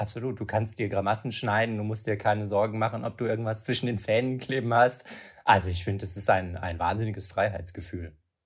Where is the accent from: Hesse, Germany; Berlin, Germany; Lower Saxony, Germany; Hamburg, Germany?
Hamburg, Germany; born there; Und dann schlussendlich den Sprung nach Hamburg und ich bin dann in Hamburg geboren worden.